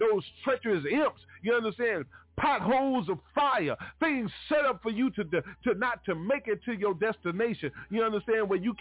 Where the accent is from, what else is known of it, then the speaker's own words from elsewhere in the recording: United States; born there; I was born in America, so I know the English language